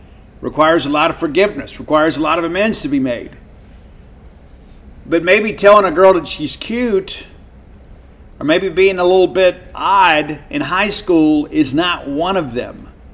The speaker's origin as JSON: {"language": "English", "region": "Bible Belt", "country": "United States", "tie": "born or raised there", "said": "Of course, I grew up in the Bible Belt, you know, part of a Levite tribe."}